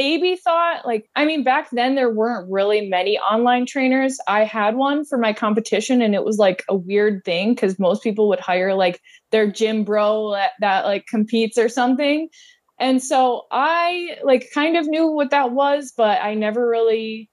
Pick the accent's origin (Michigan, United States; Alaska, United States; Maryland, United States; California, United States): Michigan, United States; now in Metro Detroit, United States; Yeah, so I'm from Northern Michigan, kind of like the middle of nowhere. And then I moved downstate. So I live in Metro Detroit.